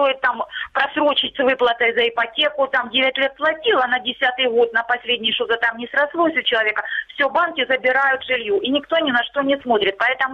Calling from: Starobilsk, Luhansk Oblast, Ukraine; Луганщина, Старобельск.

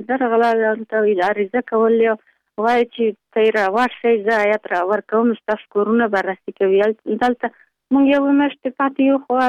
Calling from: Pul-i-Khumri, Baghlan, Afghanistan; د پلخمري.

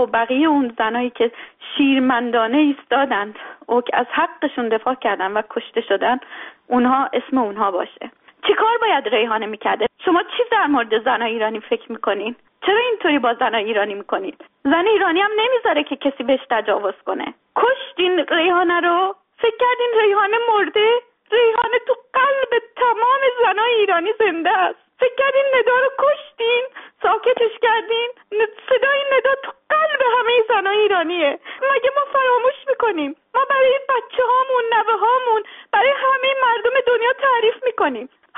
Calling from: Sweden; از سوئد هستم.

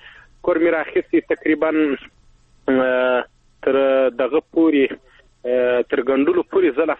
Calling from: Helmand, Afghanistan; د هلمند نه اړیکې نیولې ده.

